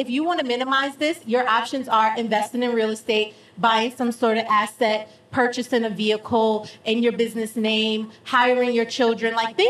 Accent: New York, United States; now in Georgia, United States; Like Matt and I, we're from New York. New York kills you.

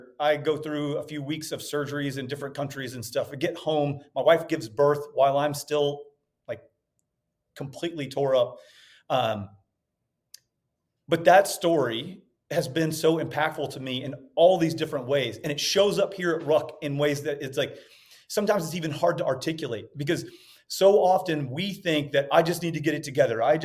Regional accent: Mississippi, United States; I'm from Central Mississippi, by the way, and have a hard time with English

